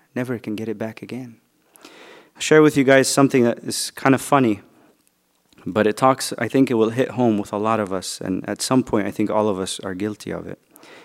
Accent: Egypt; now in United States; I grew up in Egypt. I got beat up, all right?

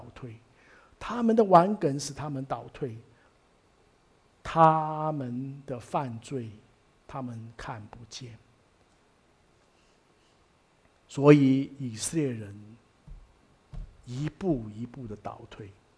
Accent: China; 你知道我们中国人看美国人竞选觉得不合理

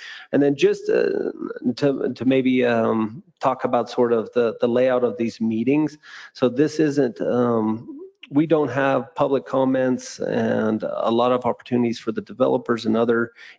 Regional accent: East Coast, United States; Well, I've always viewed it as interesting because I came from the East Coast

